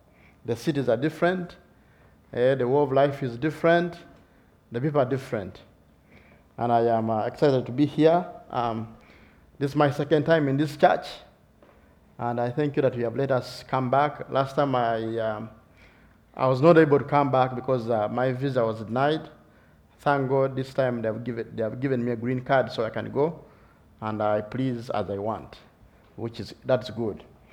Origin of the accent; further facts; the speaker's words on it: Uganda; English is a second language; Of course, we come from Uganda